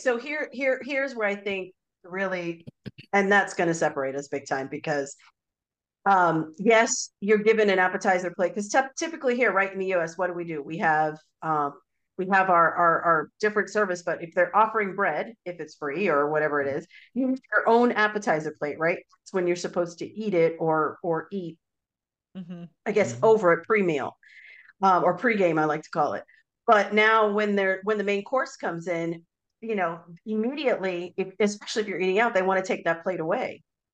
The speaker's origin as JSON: {"language": "English", "region": "New York", "country": "United States", "tie": "born or raised there", "said": "My grandmother, I was growing up in New York, my grandmother wanted me to have etiquette."}